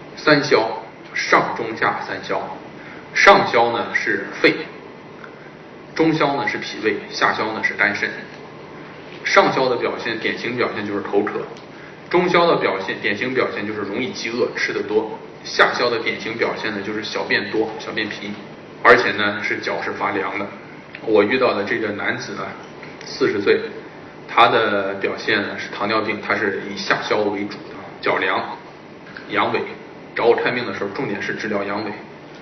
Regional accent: China; 但是我们本身中国人却没有重视。

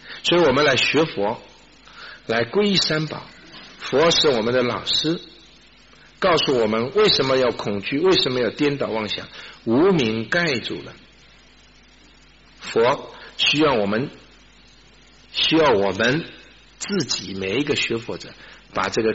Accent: Wenzhou, Zhejiang, China; 因为我们是浙江人，我是浙江人，浙江温州人。我们浙江人呢，很多地方都是水乡

